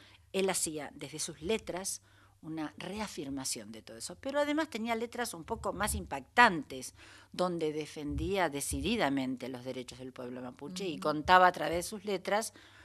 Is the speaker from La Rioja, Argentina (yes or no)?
no; Burzaco, Buenos Aires Province, Argentina; now in Glew, Argentina; siempre que digo que soy de Bursaco, muchas veces me dicen que soy del sur, pero vi a Temperley, porque claro. Ahora vine en tren desde Gleu, que es donde vivo.